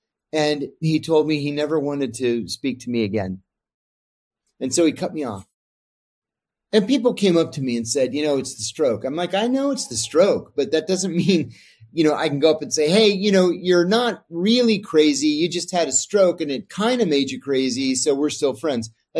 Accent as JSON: {"language": "English", "region": "Pennsylvania", "country": "United States", "said": "not only was I Greek American like him, but I was from Western Pennsylvania like him."}